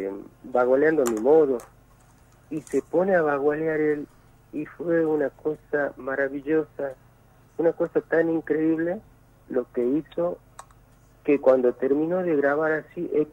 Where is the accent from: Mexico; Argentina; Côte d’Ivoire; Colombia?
Argentina; Tartagal, Salta; nosotros somos de acá de Tartagal, nos conoce todo el mundo